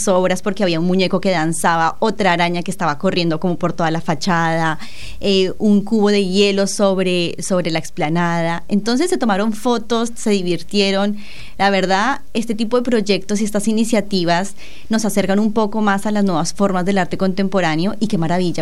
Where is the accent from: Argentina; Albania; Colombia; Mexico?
Colombia; accent: Colombian; Ay, sí, te va a tomar un par de años hasta que me agarres el acento.